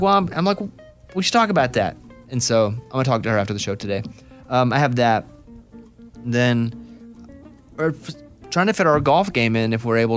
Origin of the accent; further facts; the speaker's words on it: Arkansas, United States; Growing up in Arkansas, we had tornadoes.